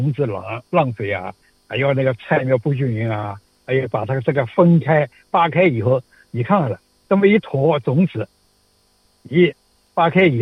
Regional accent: China; 因为我们中国人喜欢吃菜的，

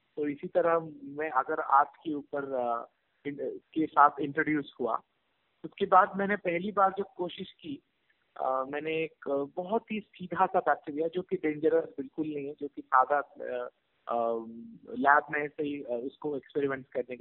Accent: Odisha, India; now in Puttaparthi, India; मैं ओरिजिनली उड़ीसा का रहने वाला हूँ, लेकिन पिछले 13 साल से मैं Shri Sathya Sai institute of higher learning में हूँ, जो कि आंध्र प्रदेश में है, पुट्टपर्ती शहर में।

